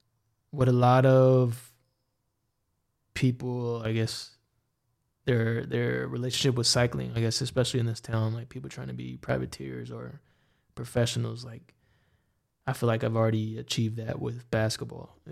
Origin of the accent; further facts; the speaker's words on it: San Diego, California, United States; also born or lived in Oregon / Arizona; now in Girona, Spain; I grew up in San Diego, and I've lived in Oregon, Arizona, and I've been to other places in the States, obviously, but San Diego is home.